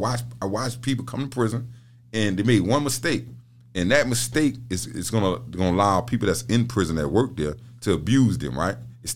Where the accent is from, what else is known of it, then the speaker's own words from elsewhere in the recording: Louisiana, United States; now in Mississippi; And so, but my job is more difficult because, you know, I come from Louisiana.